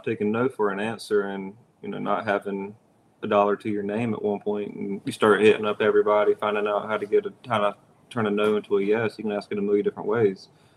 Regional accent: Georgia, United States; So I'm 45 okay. minutes west of Valdosta, about 30, 45 minutes north of Tallahassee. Okay. So I'm about, okay, I got you. Yeah, southwest Georgia.

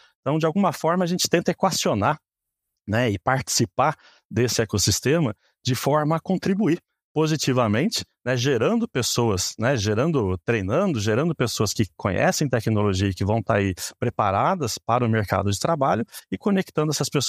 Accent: Piracicaba, São Paulo, Brazil; now in São Paulo, Brazil; sou natural de Piracicaba, São Paulo, tá? Moro em São Paulo, né?

